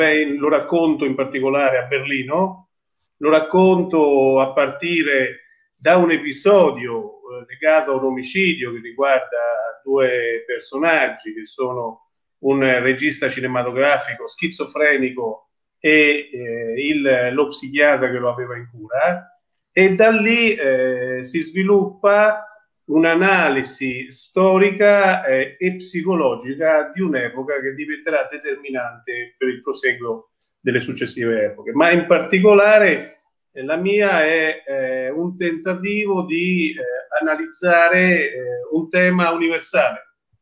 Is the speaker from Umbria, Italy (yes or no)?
yes; Spello, Umbria, Italy; now in Terni, Italy; io vengo da Terni e da Spello, sono originario di Spello, risiedo a Terni, quindi sono umbro a tutti gli effetti.